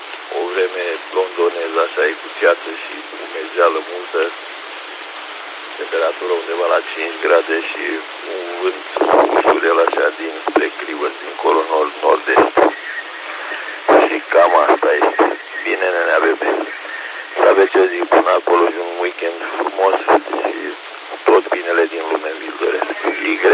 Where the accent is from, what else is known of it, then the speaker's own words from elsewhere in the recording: Slobozia, Ialomița County, Romania; Sunt și de la Slobozia